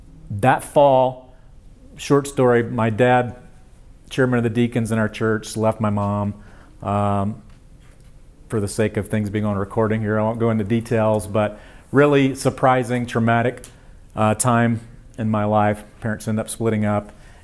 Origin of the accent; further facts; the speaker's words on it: South Carolina, United States; So went back to my hometown. We went out to Francis Marion College at the time that you passed on the way to Myrtle Beach and just went in.